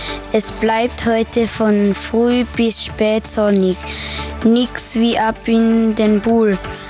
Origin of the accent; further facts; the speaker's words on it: Wattens, Tyrol, Austria